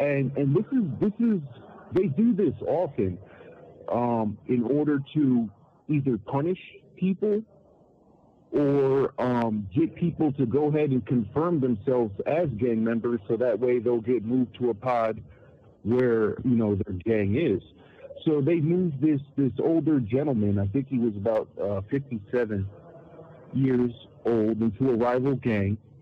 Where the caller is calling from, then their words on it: El Paso, Texas, United States; I'm calling from the El Paso County Jail Annex, El Paso, Texas, 79938.